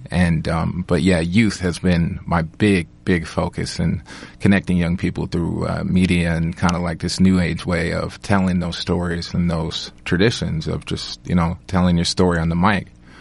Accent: Washington, United States; I descend from the Cowichan of Vancouver Island and also the Swinomish Tribe, where I grew up on the Swinomish Indian Reservation.

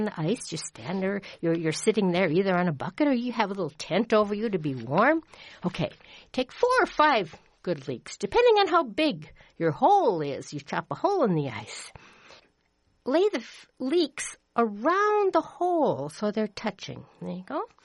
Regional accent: Wisconsin, United States; "Sir, I'm from Wisconsin. I know that joke."

